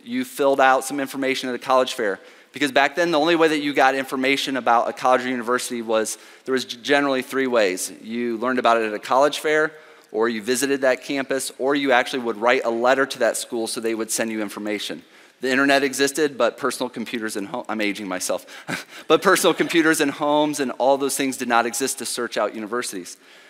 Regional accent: Ohio, United States; I was hoping that it would be really warm, and even though I'm from Ohio, it wasn't.

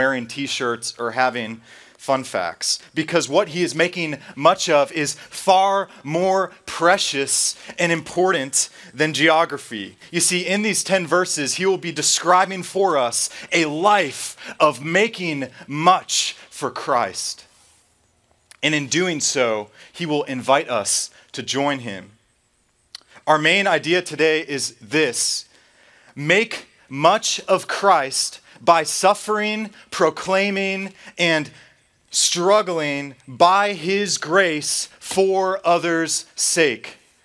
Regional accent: Massachusetts, United States; growing up in Massachusetts, which is where I'm from, I learned from a young age that there is much to make of New England, of my homeland.

